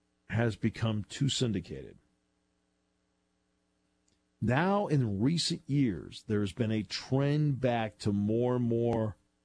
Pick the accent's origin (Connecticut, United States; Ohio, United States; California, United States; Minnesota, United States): Connecticut, United States; You know, I never had that growing up in Connecticut.